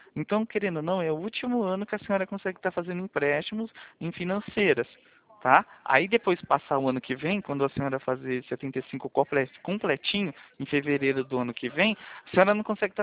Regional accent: São Paulo, Brazil; Eu sou de São Paulo

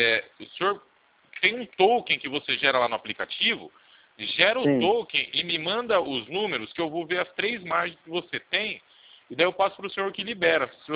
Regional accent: São Paulo, Brazil; Aqui é que eu sou de São Paulo.

